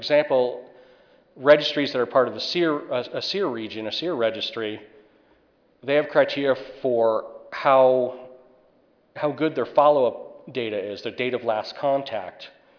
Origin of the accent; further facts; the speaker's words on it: North Carolina, United States; and in my home state of North Carolina, Camp Lejeune, suspected carcinogenic water.